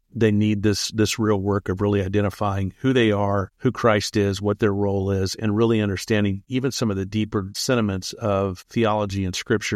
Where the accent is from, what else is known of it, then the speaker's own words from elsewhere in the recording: Texas, United States; And I grew up in Texas, so for me, it was coming home.